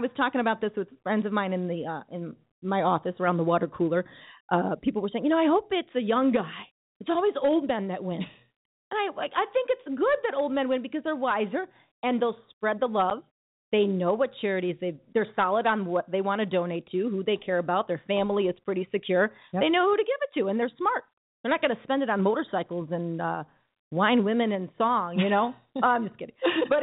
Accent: Illinois, United States; What street did you grow up on? I grew up on Roscoe and Malvina.

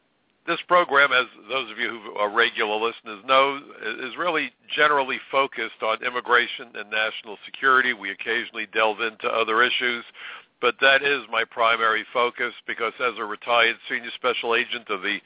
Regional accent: New York, United States; I'm a New Yorker. The ashes from 9/11 landed on me and my family, landed on my home, landed in my neighborhood, and contained in part the remains of my neighbors.

